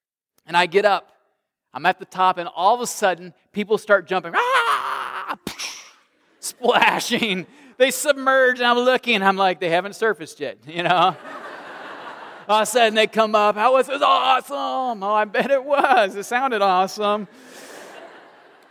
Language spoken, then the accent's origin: English; Illinois, United States; I grew up in Southern Illinois, and before I went into campus ministry, I had the exciting career of being a certified public accountant.